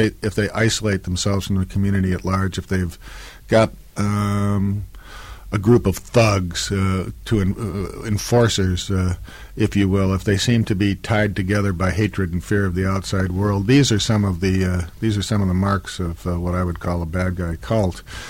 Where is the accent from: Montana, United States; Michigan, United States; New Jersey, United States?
Montana, United States; I would mention a southern, since I'm from Montana, the frigid part of the soul.